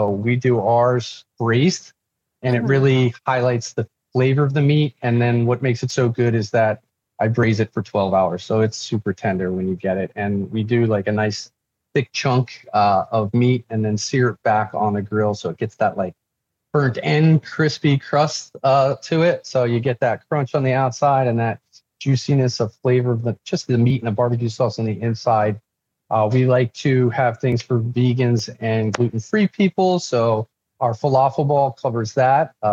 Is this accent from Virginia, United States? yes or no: no; Philadelphia, Pennsylvania, United States; So my wife is Peruvian and I'm from Philadelphia.